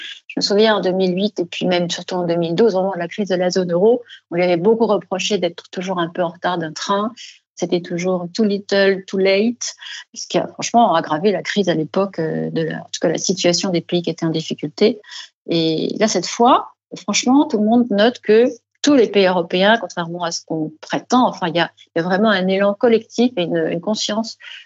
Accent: Germany; Et ils n'ont pas eu à imposer un confinement aussi strict que chez nous en Allemagne.

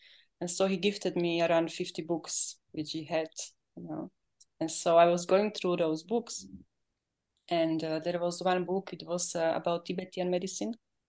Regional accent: Slovakia; English is a second language; I'm from Slovakia. So my English may be not so perfect.

